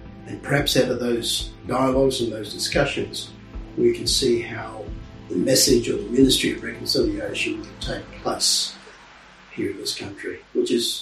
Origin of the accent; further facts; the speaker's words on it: Queensland, Australia; I'm from the Cubby Cubby people on my father's side and the Goring Goring people on my mother's side.